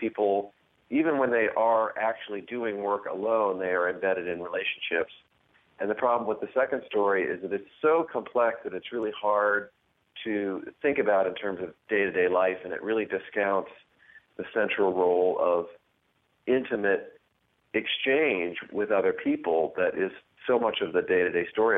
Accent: Wyoming, United States; I grew up in Wyoming, and I feel like I could imagine her early life from her biography, in part because I know the landscape so well.

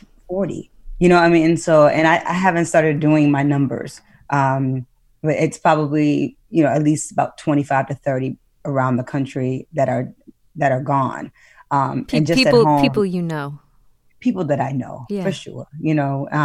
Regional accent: Detroit, Michigan, United States; I grew up in Detroit, born and raised here, grew up on the West Side, right on the Ward and Tyerman on the border of Dearborn, went to St. Al's in Dearborn, and then off to Cody High School for high school.

